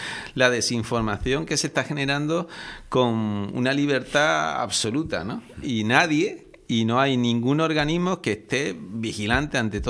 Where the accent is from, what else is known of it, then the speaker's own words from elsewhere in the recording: Andalusia, Spain; Somos los andaluces los que menos reclamamos, ¿no?